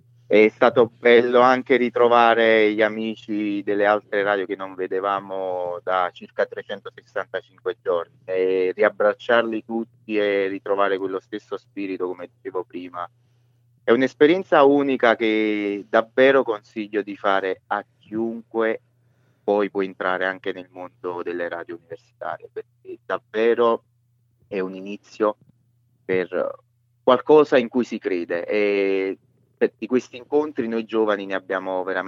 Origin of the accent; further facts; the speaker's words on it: Naples, Campania, Italy; io da napoletano e da tifoso del Napoli